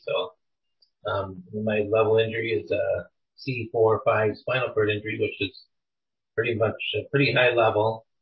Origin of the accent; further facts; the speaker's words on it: Barneveld, United States; A small rural community. A lot of my friends and families were from farming backgrounds